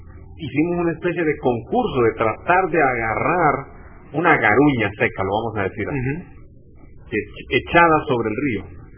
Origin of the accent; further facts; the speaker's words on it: Copán, Honduras; vengo de Copán, donde es el árbol sagrado de los mayas.